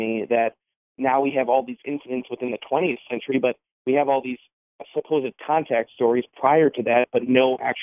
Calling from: Wisconsin, United States; from Wisconsin.

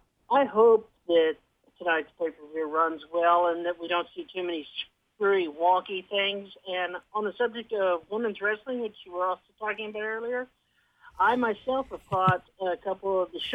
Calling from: Arkansas, United States; from Arkansas.

